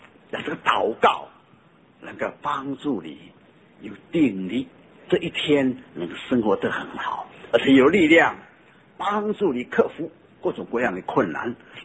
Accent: Fujian, China; 我们福建人唱诗还好

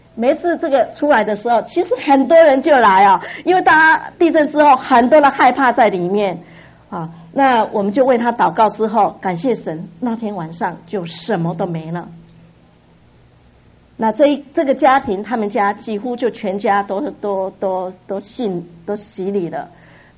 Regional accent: Zhongliao, Nantou County, Taiwan; 我说我是来自中寮的灾区哈

